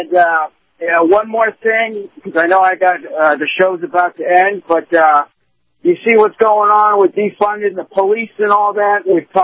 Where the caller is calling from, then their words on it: Daytona Beach, Florida, United States; I'm in Daytona Beach.